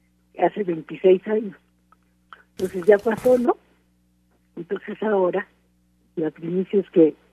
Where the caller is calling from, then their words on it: Tlalpan, Mexico City, Mexico; de acá de Tlalpan.